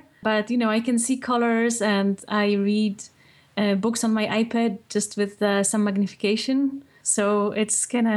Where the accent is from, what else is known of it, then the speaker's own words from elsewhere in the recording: Poland; And at the time when I was growing up in Poland, it wasn't very common for people like myself to go to mainstream schools.